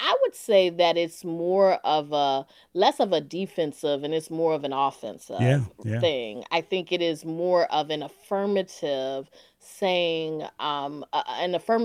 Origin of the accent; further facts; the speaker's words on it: Durham, North Carolina, United States; Well, you know, I grew up in Durham, North Carolina, but my mother is a proud graduate of Winston-Salem State University